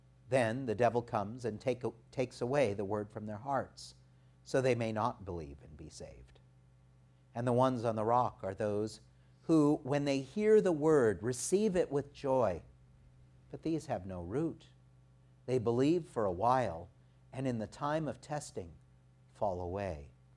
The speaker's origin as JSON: {"language": "English", "region": "California", "country": "United States", "tie": "born or raised there", "said": "I grew up here in the Central Valley, and I can say with confidence that I was only sprayed off and sent home from school once in my life"}